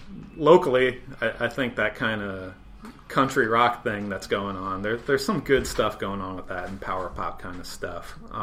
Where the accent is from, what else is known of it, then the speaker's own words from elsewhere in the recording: New York, United States; I grew up on Long Island, and there wasn't a lot of music like made readily available to me.